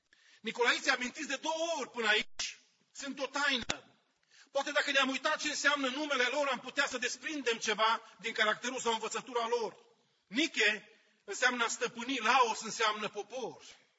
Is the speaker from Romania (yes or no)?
yes; Romania; noi am crescut în România